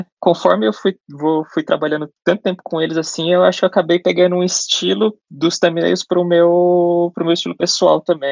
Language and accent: Portuguese; São Paulo, Brazil; moved away as an adult; now in Rio de Janeiro, Brazil; Então, eu sou do Rio de Janeiro, eu moro no Rio de Janeiro atualmente, só que eu sou de São Paulo.